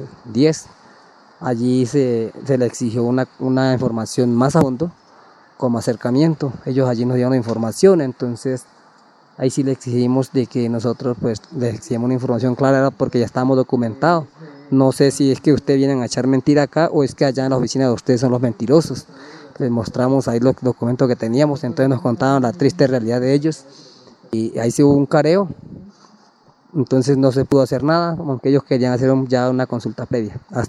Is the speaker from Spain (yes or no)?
no; Casanare, Colombia; soy del departamento de Casanare, vengo al resguardo Caño Mochuelo.